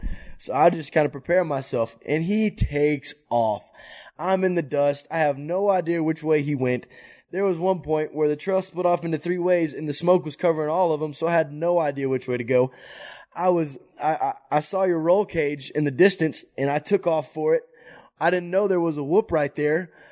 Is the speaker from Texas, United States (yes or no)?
yes; Texas, United States; You know, I'm from Texas. We don't have any we don't have rocks. We don't have mountains. We don't have hills. We don't have these deep washouts.